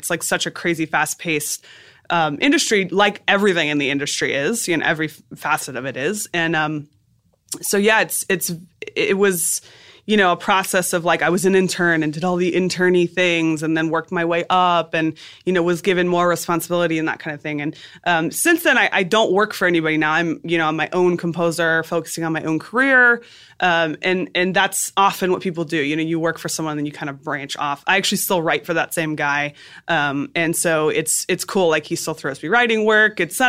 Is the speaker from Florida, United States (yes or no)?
yes; Florida, United States; South Florida.